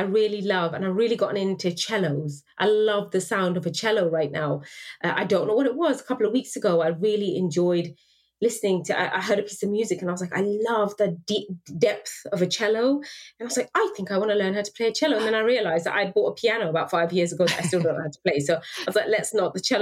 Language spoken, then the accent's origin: English; United Kingdom; I am very British like that.